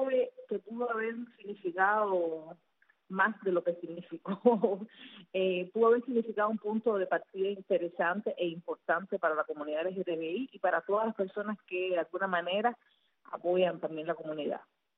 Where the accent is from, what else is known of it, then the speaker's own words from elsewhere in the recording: Cuba; Pero bueno, eso es Cuba, somos los cubanos.